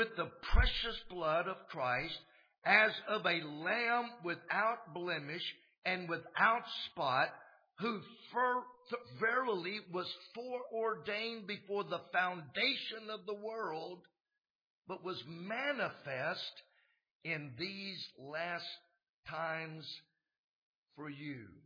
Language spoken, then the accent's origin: English; Clarksville, Tennessee, United States; born there; But I was born on November 22nd. I was born in an apartment in Summit Heights, Clarksville.